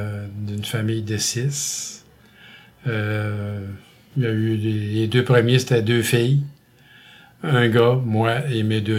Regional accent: Giffard, Quebec, Canada; born there; Mais moi, je suis né à Québec.

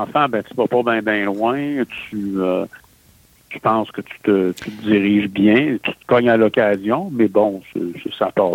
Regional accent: Quebec City, Quebec, Canada; born there; Ben, je suis né à Québec, plus précisément en 1962, ça ne rajeunit pas.

